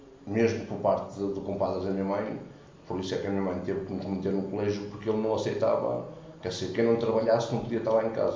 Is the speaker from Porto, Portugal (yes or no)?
yes; Vila Nova de Gaia, Porto, Portugal; Eu sou natural de Mafamude, Vila Nova de Gaia.